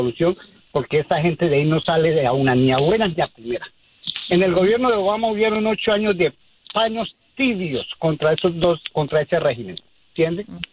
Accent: Colombia; yo soy colombiano

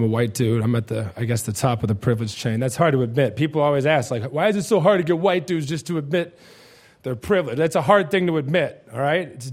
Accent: Ireland; the main reason I'm with a black woman is because I'm Irish and we got to do something because the sun is trying to kill my people

